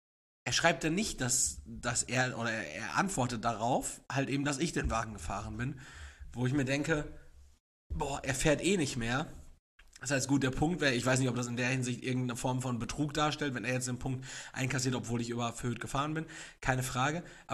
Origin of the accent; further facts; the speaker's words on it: Austria; Bei uns in Österreich sind die Blitzer nur auf der Kennzeichen, also nicht Gesicht.